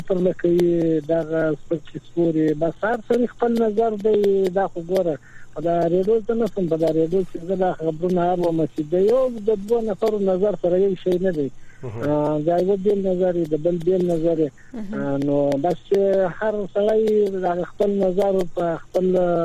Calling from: Zabul, Afghanistan

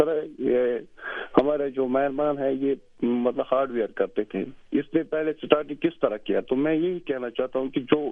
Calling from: Sopore, Jammu and Kashmir, India; میں کشمیر سری نگر سے فون کر رہا ہوں, سوپور سے.

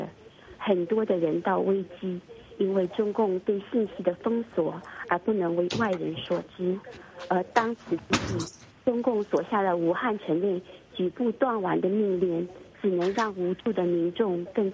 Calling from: Germany; 我是来自德国的

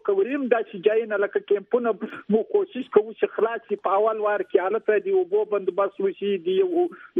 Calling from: Pakistan; خو موږ دلته په پاکستان کې یو سل یو کیمپ یو

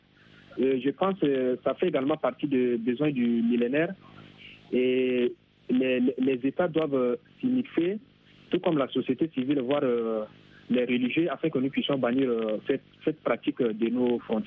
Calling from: Dakar, Senegal; Je vous appelle depuis Dakar. Je suis d'abord de nationalité tchadienne et je suis venu ici pour des métiers d'études.

